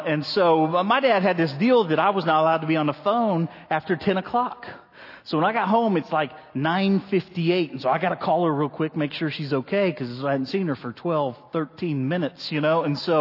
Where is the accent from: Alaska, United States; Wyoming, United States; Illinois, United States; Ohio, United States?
Ohio, United States; I'm from Ohio where they really know how to play football.